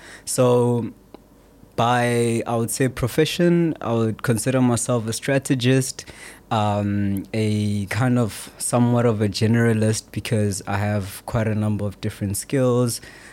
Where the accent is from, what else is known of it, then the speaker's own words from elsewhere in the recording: Pretoria, Gauteng, South Africa; now in Cape Town, South Africa; I'm originally from Pretoria. I studied at the University of Pretoria